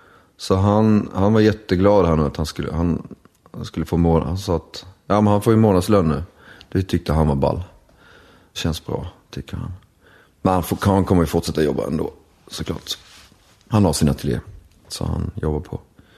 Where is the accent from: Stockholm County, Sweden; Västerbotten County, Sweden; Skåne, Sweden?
Skåne, Sweden; Malmö; Jag har faktiskt varit hemma i Malmö i helgen och hälsat på.